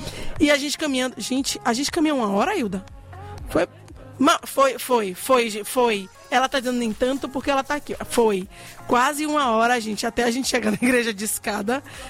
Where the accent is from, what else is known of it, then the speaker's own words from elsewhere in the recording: Salvador, Bahia, Brazil; Para que ela vai ser útil para mim, como soteropolitana, para utilizar essa lei no dia a dia.